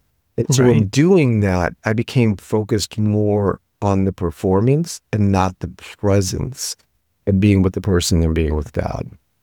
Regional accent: Midwest, United States; I grew up in the Midwest. My father is a German Lutheran mechanical engineer.

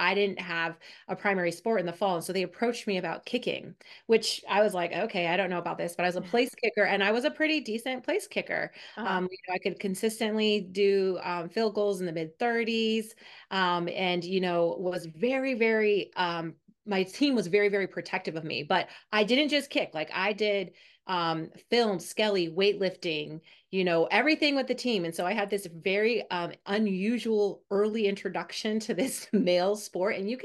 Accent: Denver, Colorado, United States; I'm the eldest of four girls, so I have three younger sisters. I grew up in Denver, Colorado.

